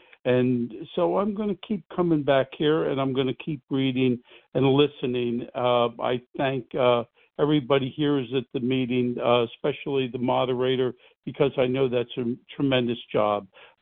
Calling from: New Jersey, United States; I'm calling from New Jersey on the east coast of the United States.

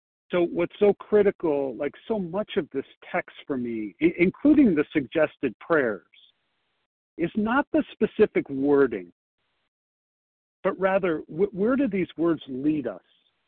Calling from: Chicago, Illinois, United States; and I'm calling from Chicago

